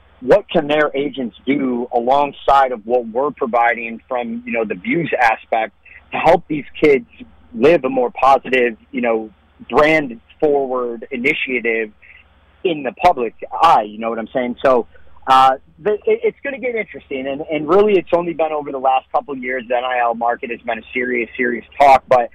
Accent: Florida, United States; because I'm from South Florida, I live in South Florida

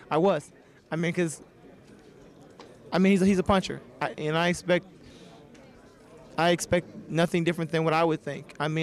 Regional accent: Sacramento, California, United States; And no matter where I fight, I still represent my home. You know, I'm still from Sac.

